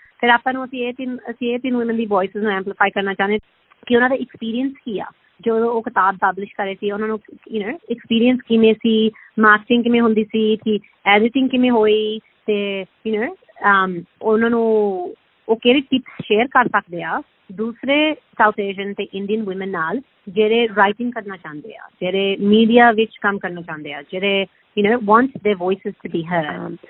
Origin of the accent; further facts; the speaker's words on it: Australia; Punjabi is a second language; ਵੈਸੇ ਮੈਂ obviously Australia ਵਿੱਚ ਹੀ ਪੈਦਾ ਹੋਈ ਸੀ, ਫਿਰ ਮੇਰੀ ਪੰਜਾਬੀ ਥੋੜੀ ਟੁੱਟੀ ਹੈਗੀ ਹੈ